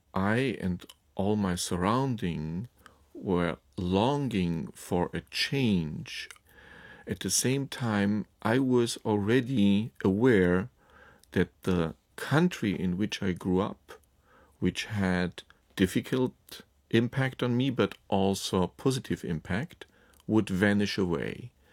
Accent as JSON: {"language": "English", "region": "Berlin", "country": "Germany", "tie": "born or raised there", "second_language": "English", "said": "I grew up in East Berlin, where the wall cut through one town. So on the other side of the town, we had relatives."}